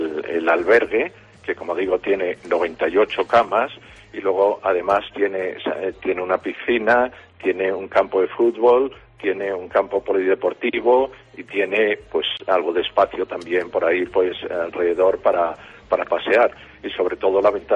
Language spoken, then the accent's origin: Spanish; Biescas, Aragon, Spain; yo soy de Biescas, mi familia somos de Biescas de toda la vida